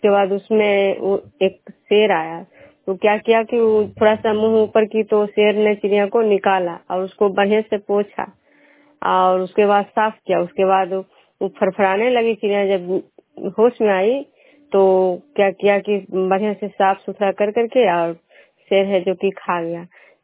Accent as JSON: {"language": "Hindi", "town": "Bishnupur", "region": "Bihar", "country": "India", "said": "मैं बिश्नोपुर ग्राम खजरा पंचायत नालंदा जिला के निवासी हूँ।"}